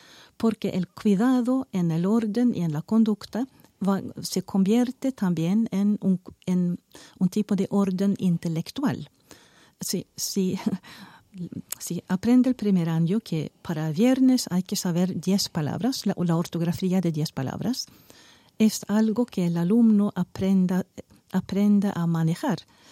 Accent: Sweden; Spanish is a second language; en Suecia, en mi país, introdujeron algo similar ya en 1962. Así que los suecos llevamos 30 años con ese tipo de ley educativa.

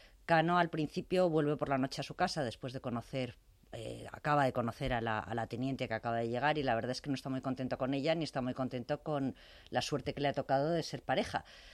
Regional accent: Spain; moved away as an adult; now in Germany; soy completamente europea, porque mi padre es alemán, mi madre es española, viví durante 18 años en España y después nos fuimos a vivir a Alemania.

